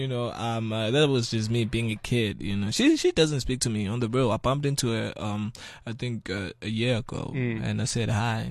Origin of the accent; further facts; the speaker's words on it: Newcastle, KwaZulu-Natal, South Africa; people normally say I'm from Durban, and I'm not really from Durban. I'm from Newcastle. It's a small town.